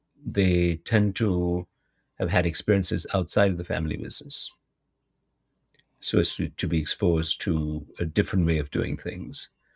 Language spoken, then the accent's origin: English; Chile; I'm from Chile. Chile is a small economy.